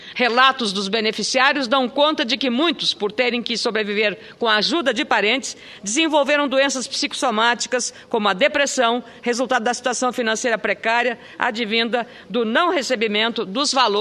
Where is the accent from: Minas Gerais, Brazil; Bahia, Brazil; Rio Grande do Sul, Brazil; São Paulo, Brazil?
Rio Grande do Sul, Brazil; E, mais como gaúcha, feliz